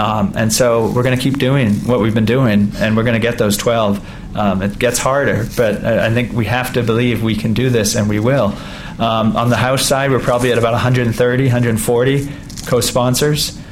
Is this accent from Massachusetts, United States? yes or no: yes; Concord, Massachusetts, United States; I'm from New England. We have town meetings for our government. Literally, every citizen in Concord, where I'm from, is effectively a legislature.